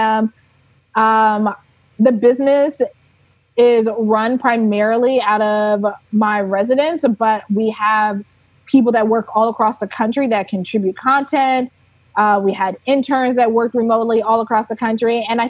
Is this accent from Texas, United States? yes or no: yes; Houston, Texas, United States; moved away as an adult; now in New York, United States; My business is based in New York. I'm originally from Houston, Texas. I have no plans to go back to Houston.